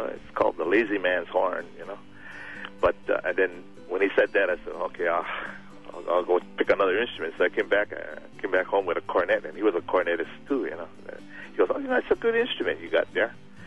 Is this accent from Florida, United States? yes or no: no; Aliamanu, Hawaii, United States; I thought I grew up in the Aliamanu, Salt Lake area, and some of the good rock bands back then in Hawaii came from Radford High School